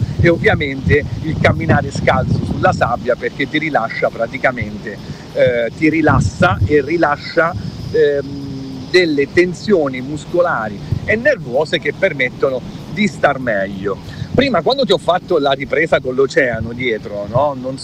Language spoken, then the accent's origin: Italian; Southern Italy, Italy; gli orari sono un po' come giù a casa mia, no? Io da buon terrone